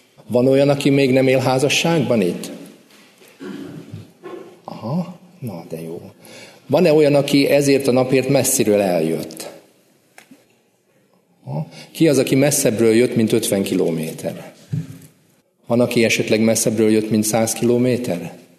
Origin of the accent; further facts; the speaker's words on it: Transdanubia, Hungary; now in Budapest, Hungary; A Dunántúlon nőttem föl, és a házasságom révén kerültem Budapestre, ezelőtt most már 20 évvel.